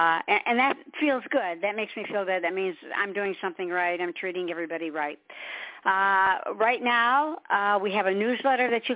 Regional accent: Michigan, United States; since I've been here about 22 years, because I came from Michigan, so you know I know what snow is.

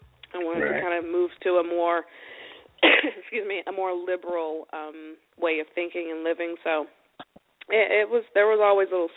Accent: Charleston, South Carolina, United States; I'm from Charleston. We met in Charleston.

